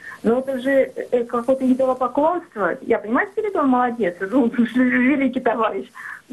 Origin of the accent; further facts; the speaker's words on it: Yaroslavl, Yaroslavl Oblast, Russia; я из Ярославля.